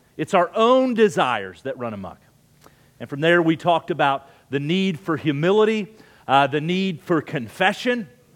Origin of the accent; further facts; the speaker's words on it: Oklahoma, United States; I saw just this weekend in my home state of Oklahoma